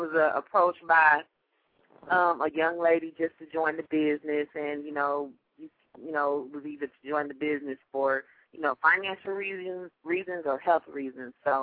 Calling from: Atlanta, Georgia, United States; I'm calling from Atlanta, Georgia.

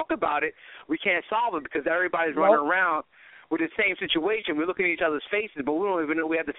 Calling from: Mount Vernon, New York, United States; I'm calling from Mount Vernon. You know what I'm saying? Shouting out, peeping out the show.

